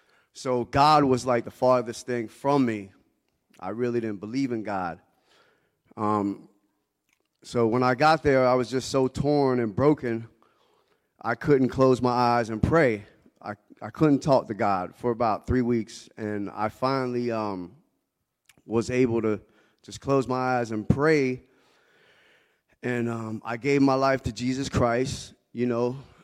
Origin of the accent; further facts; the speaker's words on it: Florida, United States; I'm 48. I'm from Florida.